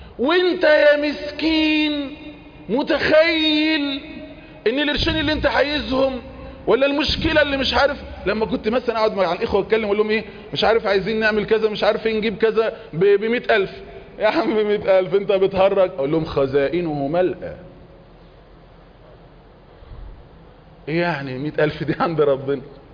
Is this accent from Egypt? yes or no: yes; Egypt